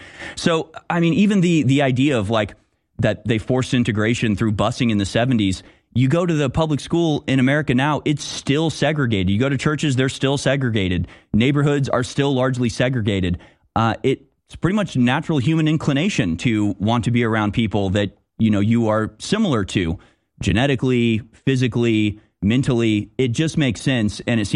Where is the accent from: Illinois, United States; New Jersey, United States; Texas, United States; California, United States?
Texas, United States; Houston; Again, I grew up in Houston, so just like the most diverse city, you know, in the country.